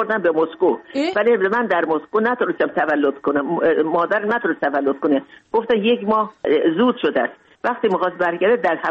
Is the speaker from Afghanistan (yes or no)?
no; Mashhad, Razavi Khorasan, Iran; also born or lived in Moscow; now in Tajikistan; بزرگ شدم در مشهد، بزرگ در مشهد درس خوندم، بزرگ شدم